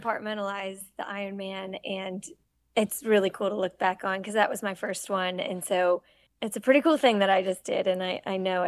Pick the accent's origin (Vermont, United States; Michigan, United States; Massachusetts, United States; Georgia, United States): Massachusetts, United States; I grew up swimming in Cape Cod and teaching swim lessons.